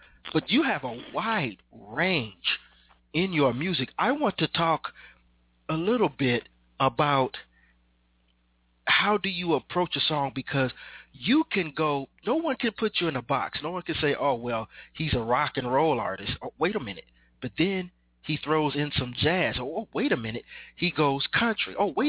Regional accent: Chicago, Illinois, United States; I grew up on the South Side of Chicago, and I grew up.

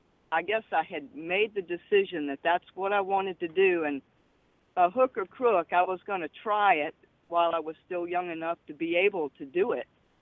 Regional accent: Richmond, Virginia, United States; Well, born and raised in Richmond, Virginia, and thought that's where I would stay for most of my life.

